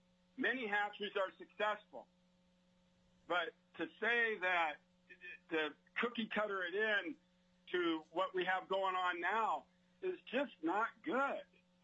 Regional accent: Homer, Alaska, United States; I'm from Homer, Alaska. As a young boy, I departed to Homer Harbor, beginning a career in commercial fishing that lasted 38 years.

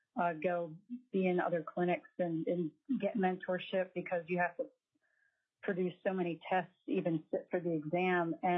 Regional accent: Ketchikan, Alaska, United States; I'm from Ketchikan, Alaska.

